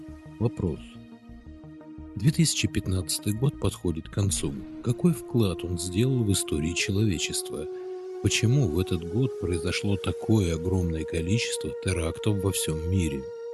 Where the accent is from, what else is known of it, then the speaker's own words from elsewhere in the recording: Russia; now in Israel; Я говорю это не потому, что я тоже из России